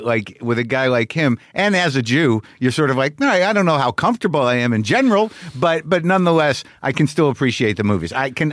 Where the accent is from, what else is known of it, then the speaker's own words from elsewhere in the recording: New Mexico, United States; Because I grew up in New Mexico, muscle cars were important, but they were real cars then.